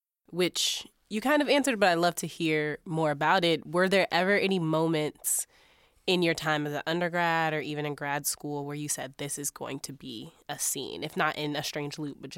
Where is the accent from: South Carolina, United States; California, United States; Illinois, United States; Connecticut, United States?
Illinois, United States; Chicago; First of all, I'm from Chicago, which is another